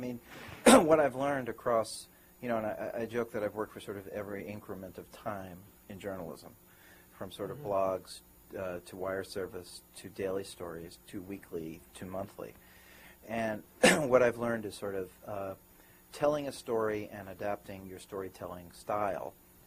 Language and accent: English; Brooklyn, New York, United States; Came back to New York. I'm from Brooklyn. I am born and bred